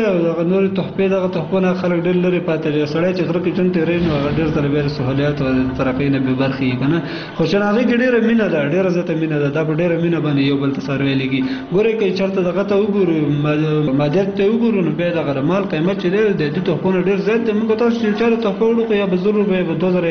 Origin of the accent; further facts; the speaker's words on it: Kunar, Afghanistan; زه اصلا د کونړ ولایت اوسیدونکی یم.